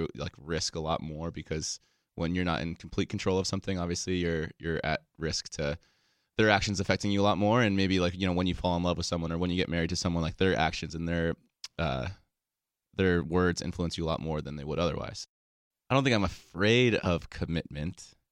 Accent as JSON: {"language": "English", "town": "Aspen", "region": "Colorado", "country": "United States", "tie": "born or raised there", "lives_now": "Los Angeles, United States", "said": "I grew up in Aspen, Colorado, went to college, University of Colorado, Colorado Springs. I currently live in Los Angeles"}